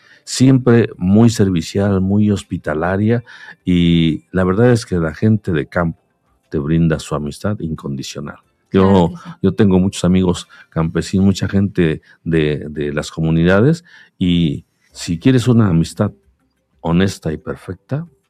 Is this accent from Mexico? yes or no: yes; Zacatepec, Morelos, Mexico; yo soy de Zacatepec